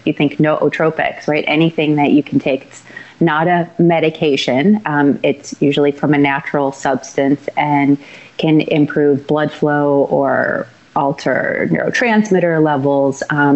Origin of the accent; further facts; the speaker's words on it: Chicago, Illinois, United States; So born and raised in Chicago, grew up showing horses, thought I was going to be an Olympic athlete.